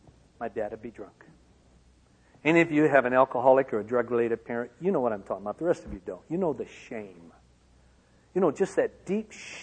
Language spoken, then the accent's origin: English; Union City, Michigan, United States; That man was my father. Because growing up in Union City, Michigan, he was the town drunk.